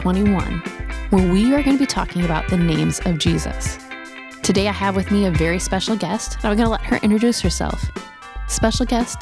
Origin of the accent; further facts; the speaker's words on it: California, United States; I grew up in California, so I don't love the snow